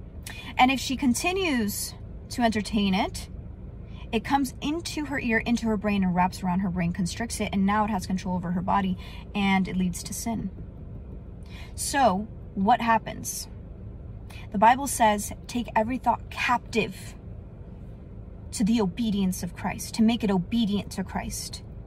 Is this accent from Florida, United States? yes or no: yes; Miami, Florida, United States; because I'm from Miami, so people say, like, you know, I can throw hands